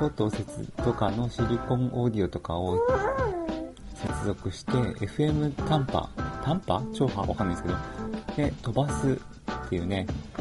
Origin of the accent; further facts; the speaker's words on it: Kanto, Japan; やっぱり冬の沖縄の方が私たち関東の人からするととても羨ましい環境ですので、